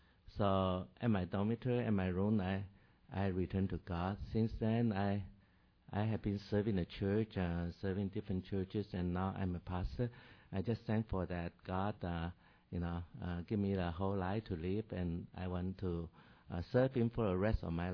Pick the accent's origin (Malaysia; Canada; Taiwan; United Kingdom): Taiwan; moved away as an adult; also born or lived in China; now in United States; I was born in China, but I grew up in Taiwan. After I finished college, I came to the U.S. for graduate study.